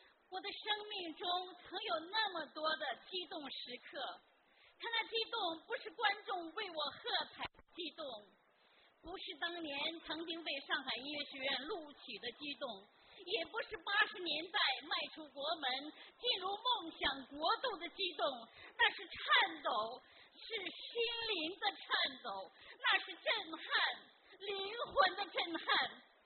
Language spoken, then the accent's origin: Chinese; Germany; 我是来自德国的